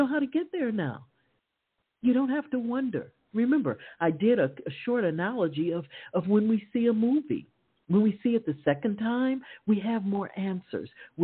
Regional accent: Chicago, Illinois, United States; As most of you know, I grew up in Chicago, Illinois.

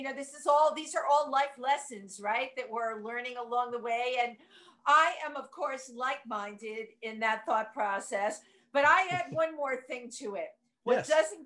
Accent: Bronx, New York, United States; I grew up in the Bronx, which was great. The Bronx is, if you know anything about it, it was just a great time to be growing up.

